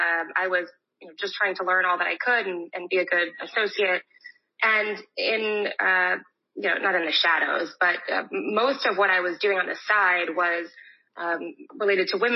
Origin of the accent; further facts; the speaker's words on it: New York, United States; now in Miami, United States; I am born and raised in New York, moved down to Miami, and had a practice there until I actually just left to go in-house.